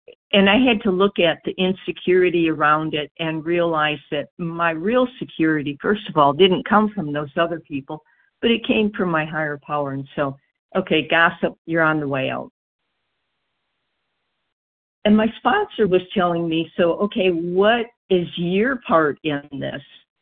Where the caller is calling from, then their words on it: Georgia, United States; Oh, my God. Hard question here. Georgia.